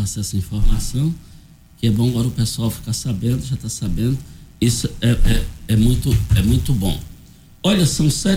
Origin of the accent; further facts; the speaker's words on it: Brazil; ali no Parque Bandeirantes, onde eu nasci, onde me criei lá. Amo o Parque Bandeirantes, a região.